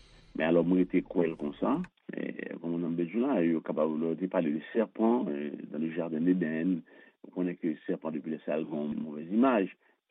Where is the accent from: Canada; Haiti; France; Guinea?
Haiti; C'est pas que c'est tant moi-même personnellement en tant qu'haïtien.